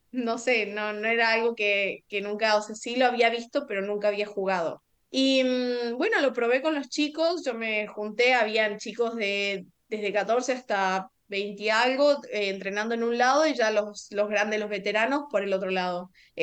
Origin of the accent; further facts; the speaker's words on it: Argentina; Yo siendo argentina